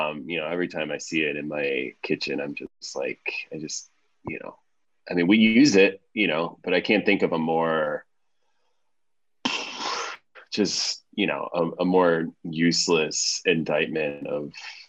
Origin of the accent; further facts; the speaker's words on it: Tehran, Tehran Province, Iran; born there; first language Persian; English is a second language; moved away; I was born in Tehran, right? I am Iranian, but I also don't speak. I mean, you know, I lost Farsi when I came here, even though it was my first language. And though I've taken sort of lessons or whatever, you know, I'm never going to speak Farsi like a native speaker